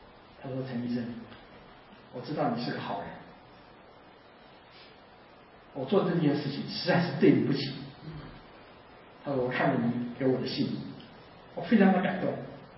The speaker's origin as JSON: {"language": "Chinese", "region": "Taichung", "country": "Taiwan", "tie": "born or raised there", "said": "台中是我的老家"}